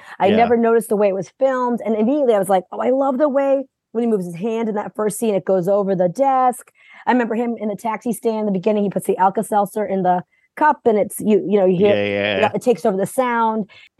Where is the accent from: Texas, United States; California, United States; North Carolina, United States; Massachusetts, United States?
Massachusetts, United States; I grew up in Massachusetts, all alone. Oh, not all alone.